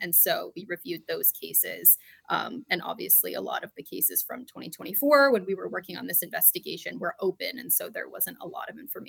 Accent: Anchorage, Alaska, United States; Yeah, I grew up in Anchorage, Alaska, actually.

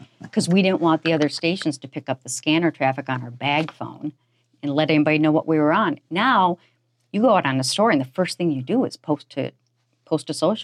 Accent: Shawano, Wisconsin, United States; growing up in Shawano, too, you kind of know in this area

